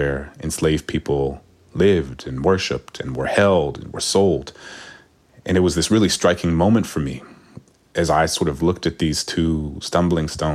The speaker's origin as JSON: {"language": "English", "town": "New Orleans", "region": "Louisiana", "country": "United States", "said": "she knew that I was from New Orleans, which was once the largest slave market and busiest slave market in the country. She knew that I was the descendant of enslaved people."}